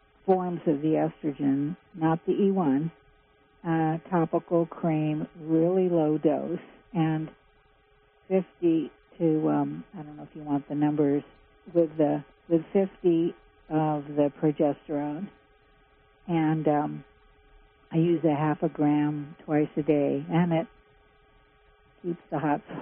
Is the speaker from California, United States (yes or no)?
yes; Laytonville, California, United States; Oh, I'm from Laytonville